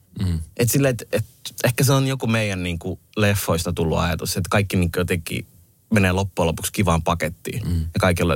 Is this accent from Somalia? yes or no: yes; Somalia; now in Finland; kun me tultiin pakolaisin Suomeen 89, niin me kelattiin, että me vielä mennään takaisin. Silleen, että niin. Ne ajattelivat, että se oli hetkellistä. Mutta sitten jossain muodossa on vaikka esimerkiksi somalien sisällissota on jatkunut melkein tähän päivään.